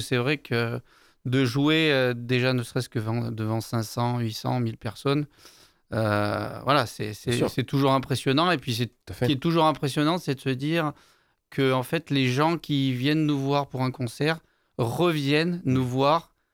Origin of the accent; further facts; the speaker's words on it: Saint-Bonnet-près-Riom, Auvergne-Rhône-Alpes, France; Moi, je suis du côté de Rion.